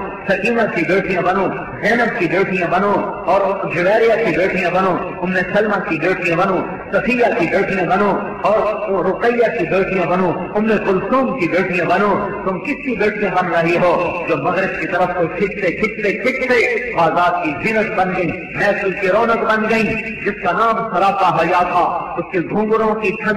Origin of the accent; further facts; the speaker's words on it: Tulamba, Punjab, Pakistan; تلمبے والوں سے جھوٹ نہیں بول سکتا کہ میں تم میں سے ہوں، تم مجھ میں سے ہو، میں تمہاری مٹی سے پیدا ہوا ہوں، تم میری مٹی سے پیدا ہوئے ہو، میرا تمہارا خمیر اس مٹی سے نکلا ہے، ہم اس دھرتی کے، میں نے اسی مدرسے میں پڑھا ہے.